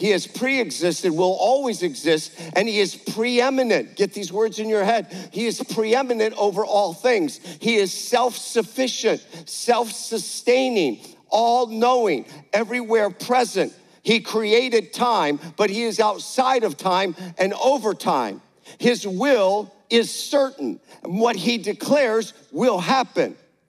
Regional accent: Michigan, United States; I grew up in Michigan, and so, you know, the lake would freeze over, the lakes where we live, and we go ice fishing.

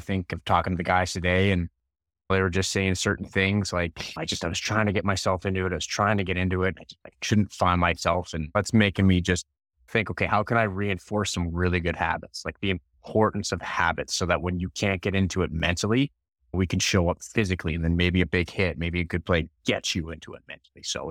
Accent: Red Deer, Alberta, Canada; Yeah, I grew up in Red Deer, Alberta, Canada.

